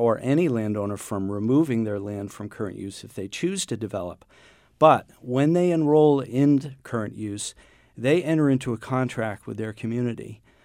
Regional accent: Exeter, United States; I grew up in Exeter, and that was a part of the state that was growing very rapidly.

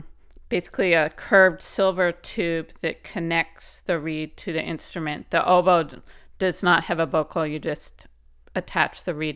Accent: Winmore, Pennsylvania, United States; I grew up in Winmore, PA, and went to Springside School

